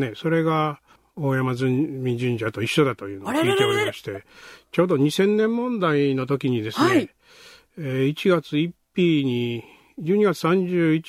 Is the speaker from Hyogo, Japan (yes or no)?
yes; Himeji, Hyogo, Japan; 私はまあ、姫路の辺出身なんですけども